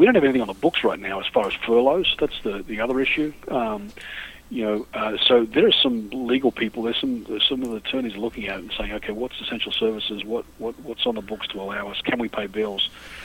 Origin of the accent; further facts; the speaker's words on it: Australia; moved away as an adult; now in United States; I find myself here in West Virginia. I grew up in Australia, was educated in Australia, came here as a young man. I was 21 and started in Michigan, was in Florida, Texas, and on the way Indiana.